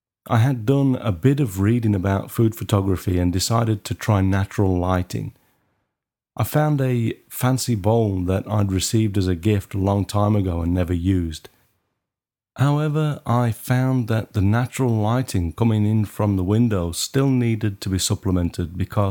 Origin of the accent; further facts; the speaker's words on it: Maidstone, South East England, United Kingdom; I booked Lux Studio near my hometown in Maidstone for my first lighting lesson.